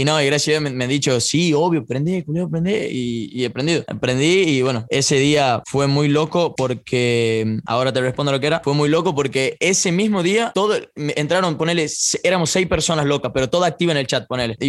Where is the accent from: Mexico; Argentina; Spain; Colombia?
Argentina; Tucumán; creo que mi acento da un plus, y me lo dijeron bastantes streamers que entraba al stream. O sea, ¿qué tengo yo que soy tucumano? Después, más allá de que sea gracioso o no, soy tucumano